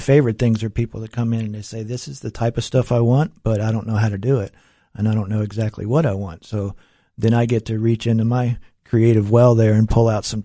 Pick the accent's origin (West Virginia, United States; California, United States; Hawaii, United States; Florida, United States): West Virginia, United States; I'm from West Virginia. I traveled back for the funeral